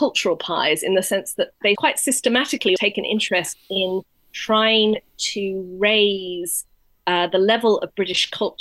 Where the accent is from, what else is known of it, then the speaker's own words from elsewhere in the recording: Australia; I'm originally Australian